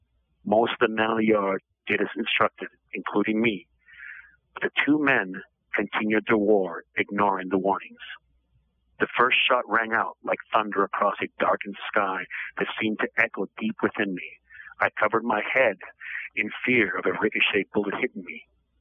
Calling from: San Quentin, California, United States; I'm calling from San Quentin State Prison's death row

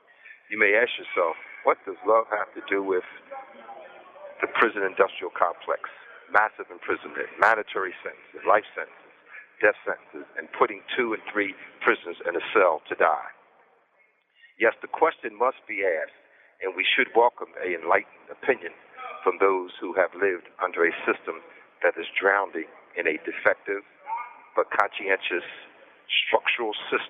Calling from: Graterford, Pennsylvania, United States; I'm calling from Pennsylvania, Granite Ford

